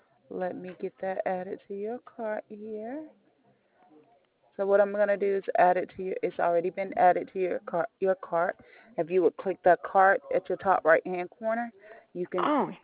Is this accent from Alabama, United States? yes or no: yes; Alabama, United States; Oh, okay. I'm from Alabama.